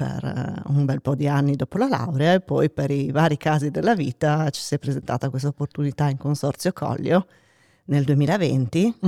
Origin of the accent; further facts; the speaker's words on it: Canada; born there; Italian is a second language; Io ho origini canadesi, sono nata in Canada.